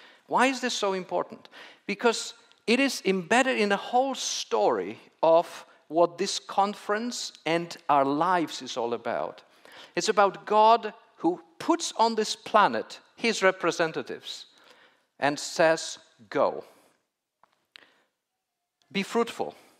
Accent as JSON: {"language": "English", "country": "Poland", "second_language": "English", "said": "specifically from my home country in Poland"}